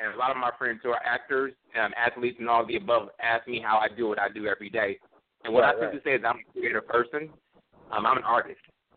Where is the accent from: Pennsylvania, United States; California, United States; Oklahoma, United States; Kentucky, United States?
California, United States; Sacramento; also born or lived in Chicago; I'm from Chicago originally, raised in Sacramento, Chicago, blah, blah, blah, blah, blah. So I got both sides of the tracks in me.